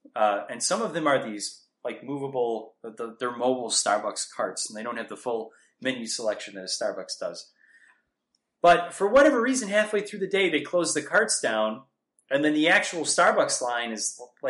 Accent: Wisconsin, United States; and I mentioned that I was from Wisconsin, and we were talking about, you know, the differences and similarities between Wisconsin and Scotland living

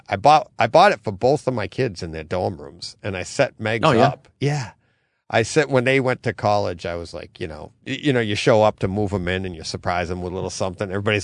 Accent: Boston, Massachusetts, United States; accent: Boston; that's my Boston accent, wicked nervous.

